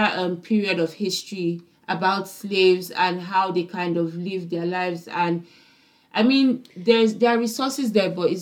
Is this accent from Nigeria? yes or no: yes; Nigeria; me basically growing up in Nigeria, and I can go to my village anytime